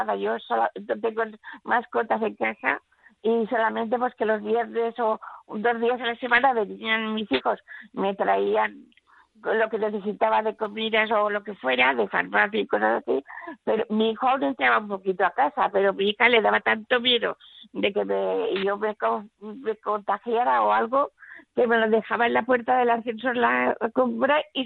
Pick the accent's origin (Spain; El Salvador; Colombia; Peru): Spain; Valencia, Valencian Community; now in Silla, Spain; Yo soy de Valencia, pero nos cambiamos a Silla porque trabajaba y yo he ido aquí en Silla, que está muy cerquita, está a 12 kilómetros de Valencia, hacia el sur. Y aquí ya nos hemos quedado aquí, mis hijos se han casado aquí